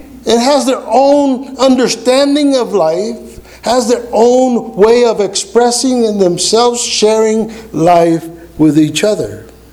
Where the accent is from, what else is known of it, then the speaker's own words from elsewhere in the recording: Puerto Rico; also born or lived in New York; now in United States; I'm from New York. I was born there. I was raised in Puerto Rico. I'm living in the United States.